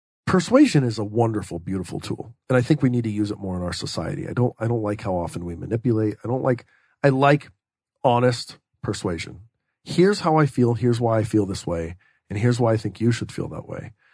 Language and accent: English; Texas, United States; well, I'm from Texas. I grew up in Texas, and Texans are known for being tall tale tellers and fish stories.